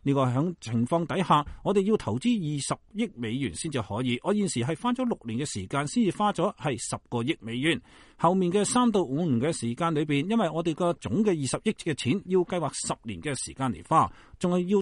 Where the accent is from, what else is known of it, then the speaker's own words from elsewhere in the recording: China; 美国人讲英语会讲俚语，我们中国人就不会